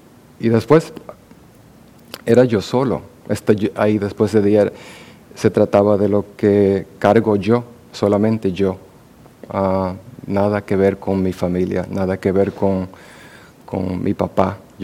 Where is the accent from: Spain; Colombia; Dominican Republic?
Dominican Republic; Yo lo voy a visitar cada 2 años a lo mínimo a los que me criaron en la República Dominicana, mis tíos y mis tías y mis primos.